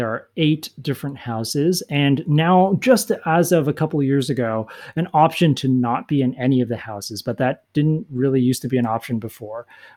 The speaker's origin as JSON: {"language": "English", "region": "California", "country": "United States", "tie": "born or raised there", "said": "I grew up in California, so I applied to basically the UC system"}